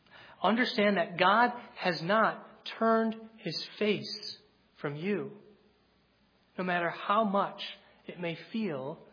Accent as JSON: {"language": "English", "region": "Michigan", "country": "United States", "said": "As you know, we're from Michigan. And if you've spent any time in Michigan, you know that winters are very dreary."}